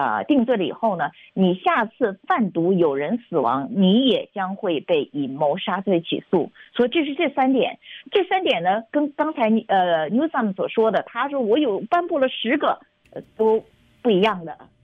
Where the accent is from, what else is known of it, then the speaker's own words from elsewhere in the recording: China; now in United States; 我是大陆来的嘛